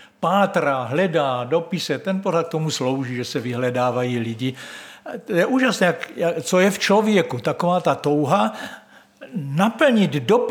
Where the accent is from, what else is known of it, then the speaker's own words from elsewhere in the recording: Brno, South Moravian Region, Czechia; Já jsem z Brna a hotovo.